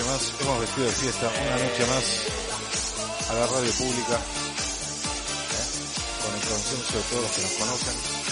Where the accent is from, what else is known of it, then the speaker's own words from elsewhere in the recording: San Miguel del Monte, Buenos Aires Province, Argentina; El mío fue en mi pueblo, en San Miguel del Monte.